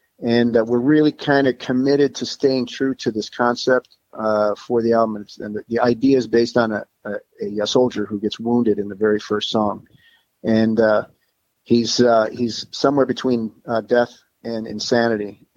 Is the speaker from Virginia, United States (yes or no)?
no; Chicago, Illinois, United States; now in Florida, United States; We're all originally from Chicago, kind of where C's at. And but the rest of the band is in Las Vegas, and I'm in Florida.